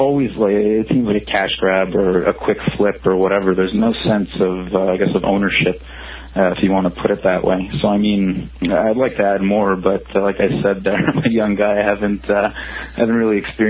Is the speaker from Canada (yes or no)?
yes; Canada; My experience coming into this market as a Canadian, as whatever, a young guy